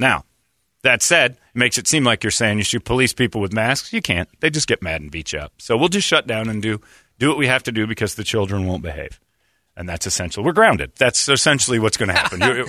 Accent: United States; You can't shut us down a second time. We're American, so we're going to start our own little restaurant right here in this parking lot

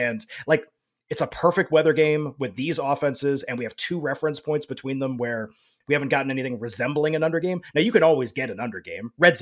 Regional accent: United States; I will have action on the game because I'm an American.

